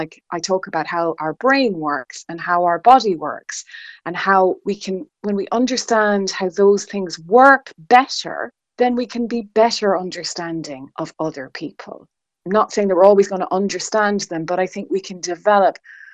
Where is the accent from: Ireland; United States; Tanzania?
Ireland; Dingle, County Kerry; out in Dingle, and he's no stranger to Radio Kerry. And I grew up in Dingle.